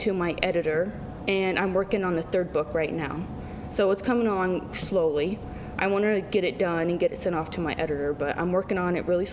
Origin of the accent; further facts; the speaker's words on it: Knoxville, Iowa, United States; also born or lived in Pella, Iowa; Yes. I was born in Pella, Iowa, and then me, my mom, my sister, my brother moved from Pella to Knoxville, and I grew up here.